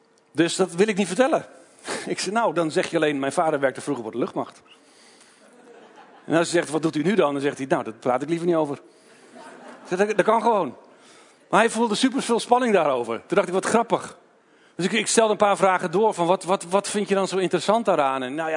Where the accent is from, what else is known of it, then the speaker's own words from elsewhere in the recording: Doetinchem, Gelderland, Netherlands; Ik ben 43. Ik kom uit Doetinchem. Wij leiden daar mede een gemeente. Dat heet Leef Doetinchem.